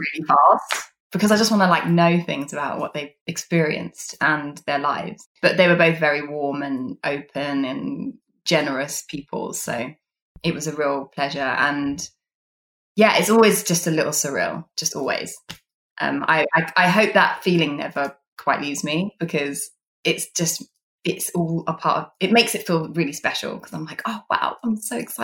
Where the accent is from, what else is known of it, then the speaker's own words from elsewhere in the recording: United Kingdom; I mean, as a British person and an actor